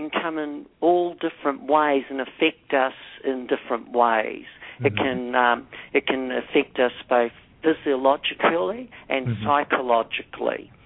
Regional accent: Auckland, New Zealand; born there; Well, I was born in Auckland, New Zealand

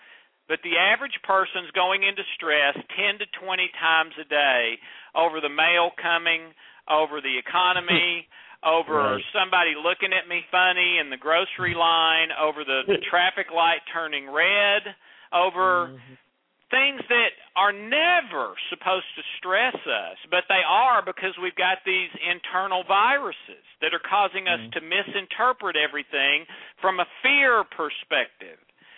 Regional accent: Nashville, Tennessee, United States; It was reprinted the next day in the Nashville, Tennessee, in my hometown paper.

